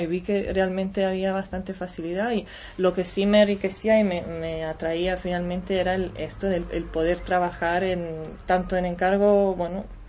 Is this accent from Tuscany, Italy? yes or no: yes; Florence, Tuscany, Italy; Spanish is a second language; moved away as an adult; Yo soy italiana y nada, yo llegué aquí hace 9 años ahora. Y me formé en Florencia, en realidad. Yo sí estudié toda la carrera allá en la arquitectura de Florencia